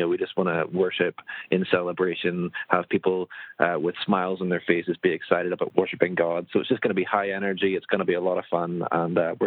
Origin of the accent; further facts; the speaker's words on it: Ireland; Well, I mean, we're all from Ireland, which I'm assuming people perhaps would know.